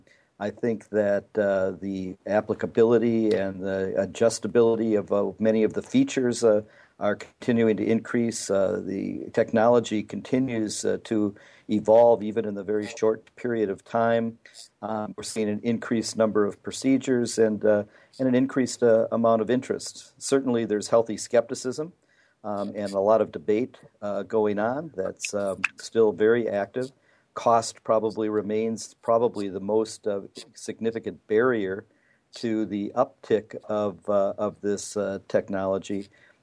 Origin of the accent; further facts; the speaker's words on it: St. Paul, Minnesota, United States; I'm from St. Paul, Minnesota, where I practice cornea and external disease, as well as refractive surgery and cataract surgery as my interests.